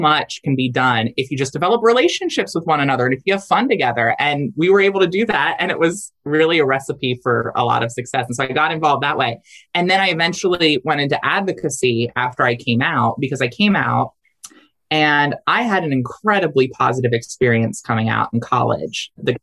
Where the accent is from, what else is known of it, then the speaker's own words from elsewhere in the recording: Delaware, United States; one of the things that I always talk about when I talk about my love for my home state of Delaware is that we are a small state.